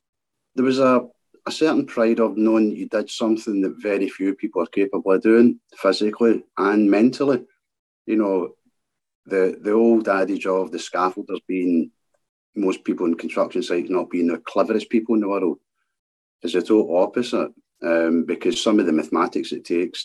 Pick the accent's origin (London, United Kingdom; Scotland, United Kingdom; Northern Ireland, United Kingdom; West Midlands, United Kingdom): Scotland, United Kingdom; Glasgow; I'm a 57-year-old man from Glasgow, the East End of Glasgow. I was born in the East End of Glasgow, and I still stay a couple of miles from where I was born. I was born in 1964, so that makes me 57. I was a Scottish scaffolder.